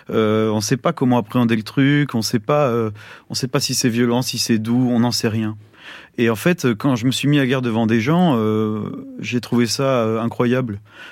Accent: France

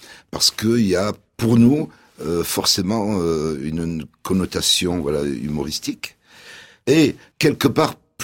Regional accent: France

